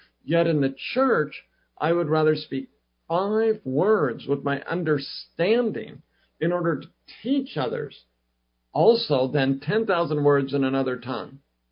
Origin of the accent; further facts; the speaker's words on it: Salem, Oregon, United States; I grew up in Salem, Oregon, and they'd be working in a pile of plants.